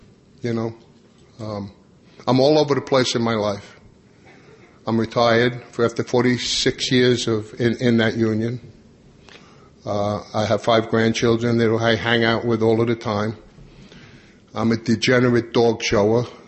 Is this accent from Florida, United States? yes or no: no; Long Island, New York, United States; but I grew up on Long Island. I knew from the time I was three I was going to be a pipe fitter, steam fitter in a union in New York.